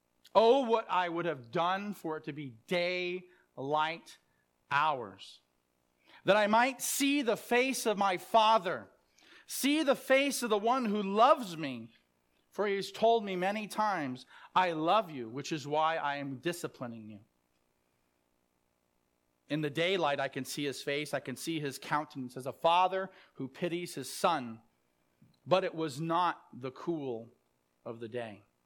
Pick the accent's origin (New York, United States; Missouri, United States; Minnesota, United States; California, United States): California, United States; Sacramento; I remember growing up in Sacramento, we have what are called the Delta Breezes.